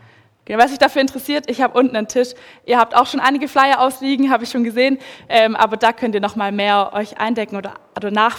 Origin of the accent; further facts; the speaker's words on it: Southern Germany, Germany; accent: Swabian; now in Switzerland; Stunde nördlich von Stuttgart, also im noch Süddeutschland. Von euch aus gesehen ist es schon sehr nördlich. Ich spreche ein bisschen Schwäbisch, also mein Dialekt wird ab und zu durchkommen. Ich spreche kein reines Hochdeutsch. Schweizerdeutsch verstehe ich gut. Ich wohne seit 3 Jahren jetzt in der Schweiz